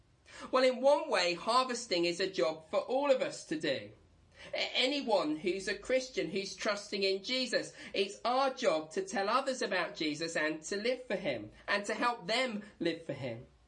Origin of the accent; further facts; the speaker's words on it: East of England, United Kingdom; I grew up in East Anglia where the fields are flat and you can see for miles and miles around.